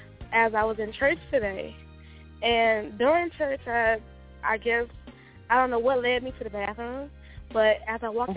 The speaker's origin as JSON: {"language": "English", "town": "Detroit", "region": "Michigan", "country": "United States", "said": "I'm from Detroit."}